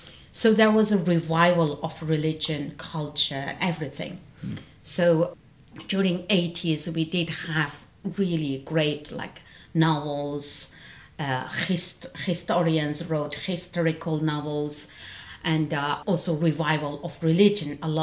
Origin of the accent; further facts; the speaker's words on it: Ghulja, Xinjiang, China; moved away; that I was in Gulja, in my hometown, in February 1997.